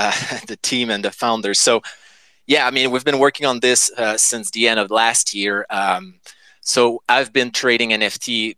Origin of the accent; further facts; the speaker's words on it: Montreal, Quebec, Canada; English is a second language; We're from Montreal, Quebec, by the way.